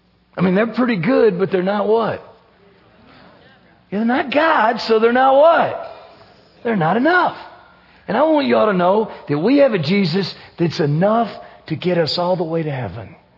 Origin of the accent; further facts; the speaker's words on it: Kentucky, United States; We're from South Central Kentucky, not supposed to get caught, cussing and smoking and those kind of things.